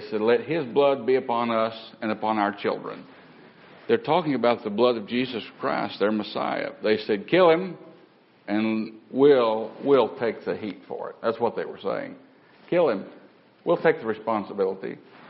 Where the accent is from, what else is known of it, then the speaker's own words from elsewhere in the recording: the South, United States; I know how this is, I'm from the South